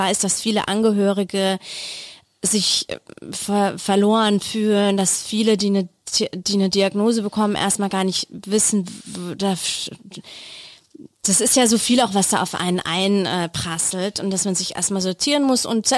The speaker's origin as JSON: {"language": "German", "region": "Bavaria", "country": "Germany", "said": "Da wo ich herkomme in Bayern, sagt man ja auch immer so, ja, gell, servus"}